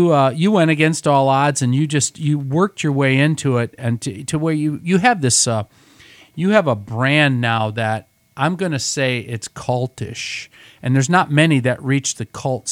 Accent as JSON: {"language": "English", "town": "Grand Rapids", "region": "Michigan", "country": "United States", "said": "when I tell people I'm from Grand Rapids, Michigan, they're just like, \"Oh yeah, that's you guys got a lot of beer going on there, don't you?\""}